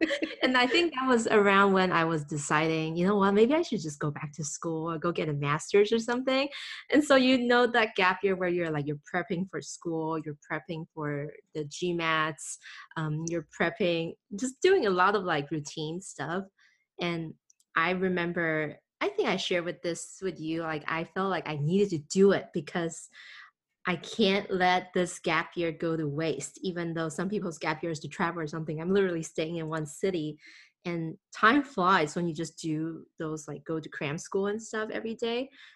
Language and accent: English; Taiwan; also born or lived in Bangkok, Thailand; So I'm Taiwanese. So I grew up in Taiwan and actually in Bangkok, Thailand too. I kind of country hop because my family worked in Thailand all the way up till I graduated high school.